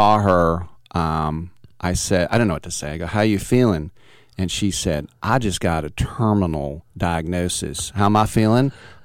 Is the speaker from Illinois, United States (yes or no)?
no; Oakland, California, United States; I mean, growing up in Oakland.